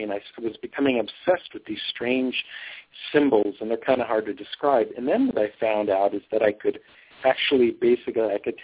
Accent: New Mexico, United States; born there; also born or lived in Oregon; You know, I was born in New Mexico, but I'm adopted

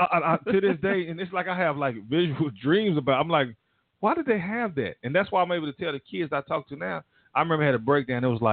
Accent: Fort Worth, Texas, United States; Honestly, when I grew up in Fort Worth, Texas, my dad... Back in the day, and I love my dad.

